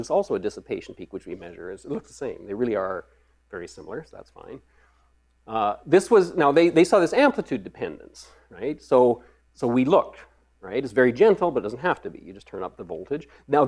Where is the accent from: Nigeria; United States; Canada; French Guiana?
Canada; Edmonton, Alberta; I'm from Edmonton